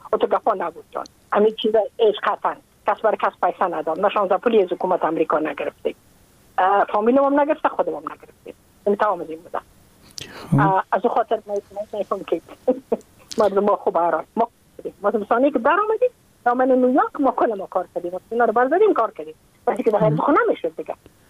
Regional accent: Afghanistan; moved away as an adult; now in United States; از اینکه من که از افغانستان بقیم آمدم من اون سال بودم 28 ساله.

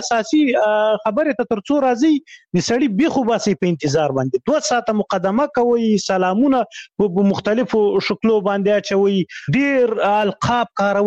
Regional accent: Khyber Pakhtunkhwa, Pakistan; شمشتو مهاجرینو کمپ اوس هغه دی هغه پخواني جهادي رهبرانو ندیو رهبر کمپ مشهور کمپ زه په غو کې لوی سوی یم

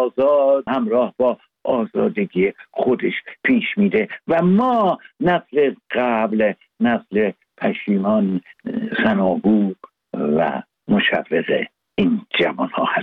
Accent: Iran; now in London, United Kingdom; ما ایرانی هستیم و ایرانی میمانیم.

